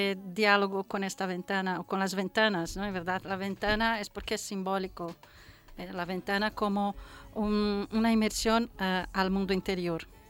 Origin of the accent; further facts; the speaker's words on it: Formentera, Balearic Islands, Spain; also born or lived in Brazil; Y yo soy brasileña española, es mi doble nacional, soy formenterenca en este sentido.